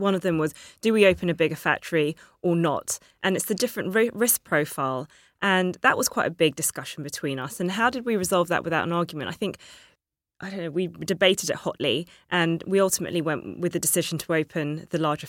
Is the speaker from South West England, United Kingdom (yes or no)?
no; London, United Kingdom; Growing up in London really helped